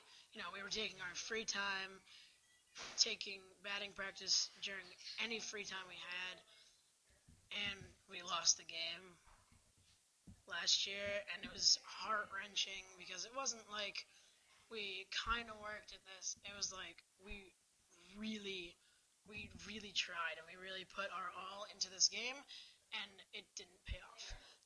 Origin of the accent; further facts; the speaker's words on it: Newton, Massachusetts, United States; I'm from Newton, Massachusetts